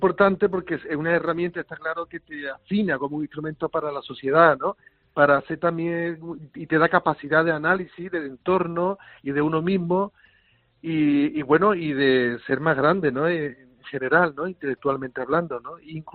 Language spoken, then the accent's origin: Spanish; Lebrija, Andalusia, Spain; born there; Barejones es el barrio donde yo nací, en Lebrija